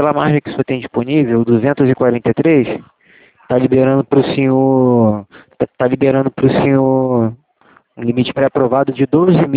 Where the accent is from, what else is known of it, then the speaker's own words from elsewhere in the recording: Santa Cruz, Brazil; Fico aqui em Santa Cruz. Estava verificando aqui seu endereço. Sou também de Santa Cruz, né?